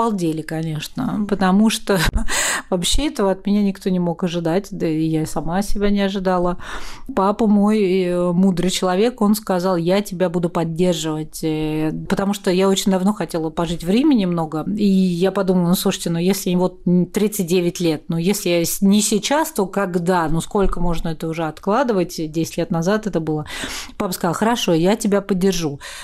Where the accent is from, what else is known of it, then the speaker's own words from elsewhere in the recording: Moscow, Russia; я выросла вообще вот на Китай-городе, я родилась на улице Забелина.